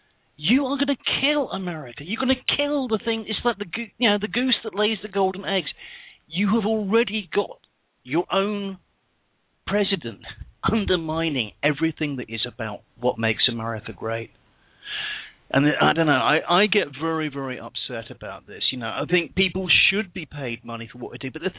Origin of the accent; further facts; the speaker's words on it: United Kingdom; okay, I'm British